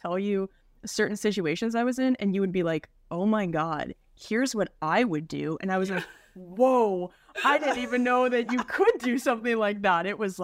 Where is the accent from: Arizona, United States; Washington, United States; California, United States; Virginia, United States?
Washington, United States; Spokane; So I'm going to be in Spokane this weekend, my hometown at Spokane Comedy Club.